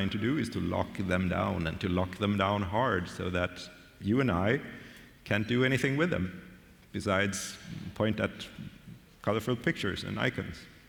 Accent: Sweden; now in Germany; I moved from Sweden to Germany a few years ago.

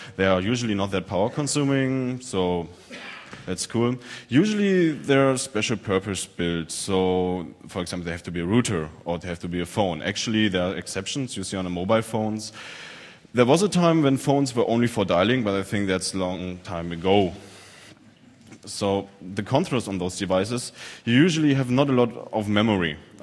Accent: Berlin, Germany; from Berlin.

